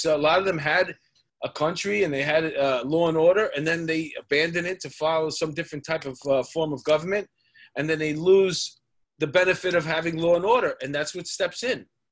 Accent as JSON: {"language": "English", "town": "Astoria", "region": "New York", "country": "United States", "tie": "born or raised there", "said": "I grew up in Astoria, so we got into a couple of fist fights over there"}